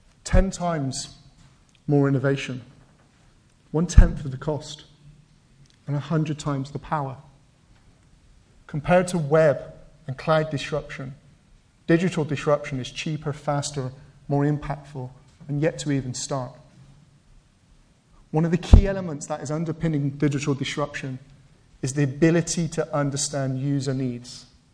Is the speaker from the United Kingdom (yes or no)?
yes; England, United Kingdom; I'm English, and I live on the southwest or in a village called North Somerset.